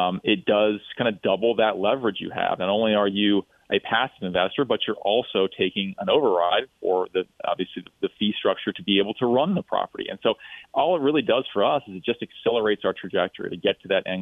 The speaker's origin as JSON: {"language": "English", "region": "Ohio", "country": "United States", "said": "I'm from Ohio originally, and so we've looked in the Columbus market, the Cincinnati market."}